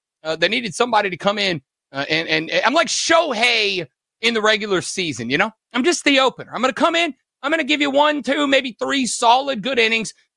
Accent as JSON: {"language": "English", "region": "Deep South", "country": "United States", "tie": "born or raised there", "said": "despite growing up in the Deep South"}